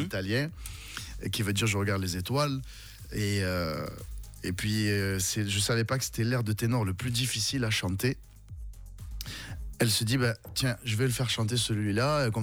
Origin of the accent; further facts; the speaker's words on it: Marseille, Provence-Alpes-Côte d'Azur, France; je viens des quartiers de Marseille et ça me colle un peu plus à la peau le côté urbain